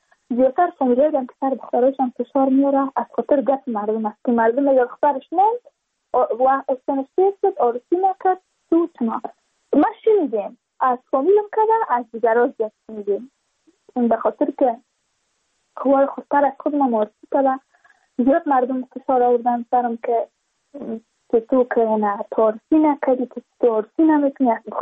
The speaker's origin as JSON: {"language": "Persian", "region": "Badakhshan", "country": "Afghanistan", "said": "چون ما از بدخشان هستیم"}